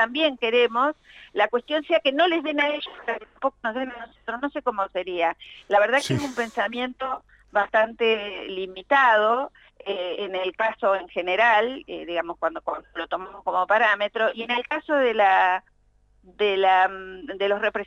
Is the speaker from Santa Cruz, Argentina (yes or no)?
yes; Santa Cruz, Argentina; Sí, por suerte salí bien abrigada. Somos patagónicos, ya sabemos que de esto se trata.